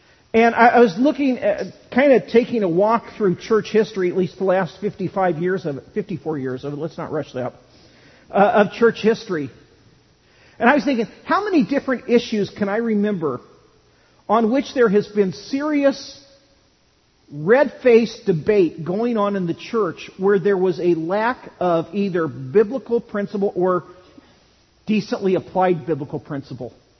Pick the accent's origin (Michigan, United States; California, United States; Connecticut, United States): California, United States; it would come up that I was from California.